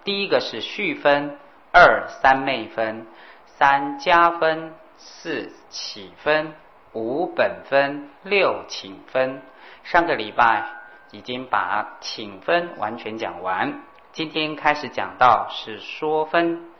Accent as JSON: {"language": "Chinese", "country": "China", "said": "就像我们中国人常常譬喻的为学如撞钟"}